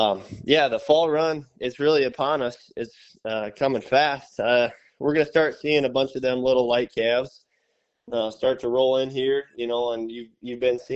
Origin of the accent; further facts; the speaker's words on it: Yankton, South Dakota, United States; fortunate enough to land this job here at Stockman's Livestock here at my hometown barn here in Yankton.